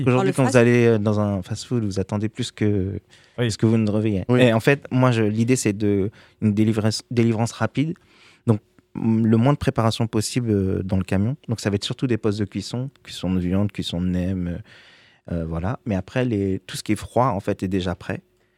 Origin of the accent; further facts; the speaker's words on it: Tigery, Île-de-France, France; Alors, moi, je suis de Tigerie.